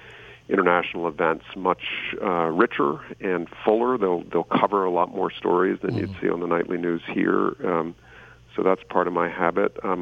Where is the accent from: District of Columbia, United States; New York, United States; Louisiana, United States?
District of Columbia, United States; Washington; I grew up in Washington, D.C., and so I follow the sports teams down there, and I'm interested in local politics.